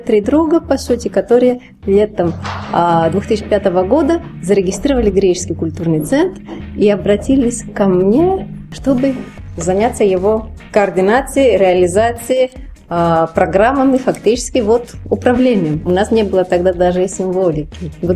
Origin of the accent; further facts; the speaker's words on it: Athens, Attica, Greece; moved away as an adult; now in Moscow, Russia; Я родилась и выросла в Афинах. Но, закончив школу, приехала учиться в Москву. Это был 89-й год, поскольку у меня корни из России.